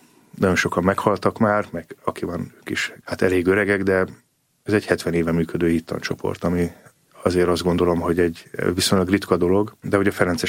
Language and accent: Hungarian; Budapest, Hungary; Hívő családba születtem, így nőttem föl. Sőt, igazából a ferencesekhez való kötődésem az már egy családi hagyomány. Mert Pasaréten nőttünk föl